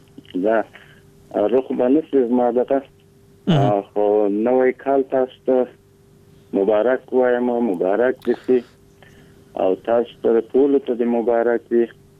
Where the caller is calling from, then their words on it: Faryab, Afghanistan; دلته یو دغه کلی کې یو.